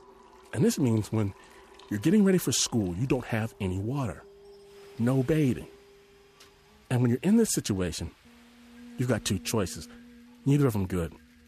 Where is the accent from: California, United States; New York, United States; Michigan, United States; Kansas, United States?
Michigan, United States; also born or lived in Detroit; I moved from the city to very rural Michigan. I was born in Detroit, Michigan, right? And when I was a little kid, we moved out to the middle of nowhere.